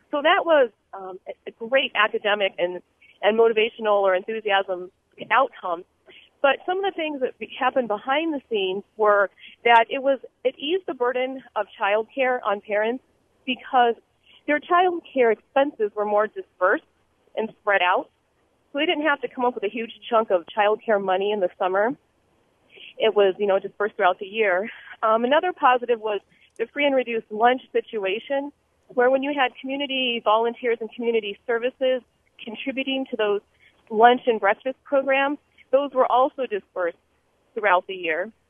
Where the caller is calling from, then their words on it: La Crosse, Wisconsin, United States; I'm from the La Crosse area.